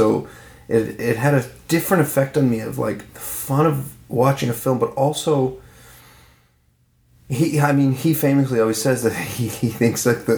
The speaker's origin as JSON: {"language": "English", "region": "Newfoundland and Labrador", "country": "Canada", "said": "I went to see it. I'm from Newfoundland."}